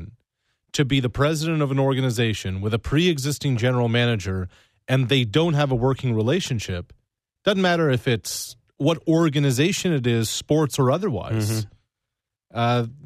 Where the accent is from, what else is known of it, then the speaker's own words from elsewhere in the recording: Nova Scotia, Canada; I grew up, I was 12 and 13 years old when the Blue Jays were winning back-to-back World Series. I grew up in Nova Scotia.